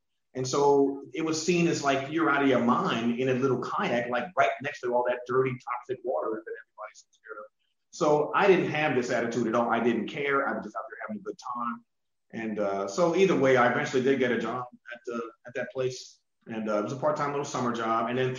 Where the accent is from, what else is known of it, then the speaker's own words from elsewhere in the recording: Pennsylvania, United States; now in Baltimore, United States; I'm not originally from Baltimore, I'm from Pennsylvania originally.